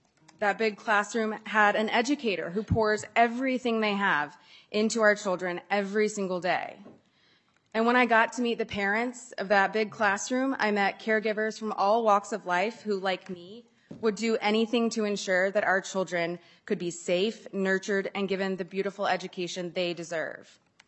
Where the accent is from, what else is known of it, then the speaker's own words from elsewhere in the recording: Tennessee, United States; now in Minneapolis, United States; I'm from Tennessee, and when I moved to Minneapolis